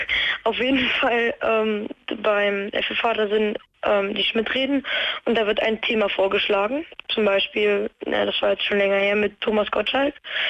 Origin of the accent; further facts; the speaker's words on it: Hesse, Germany; Also ich bin in der Nähe von Kassel